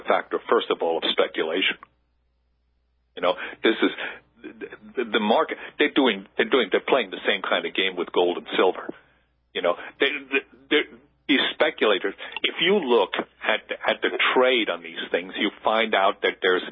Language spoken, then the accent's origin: English; New Hampshire, United States; that infamous meeting in New Hampshire, my home state, in the White Mountains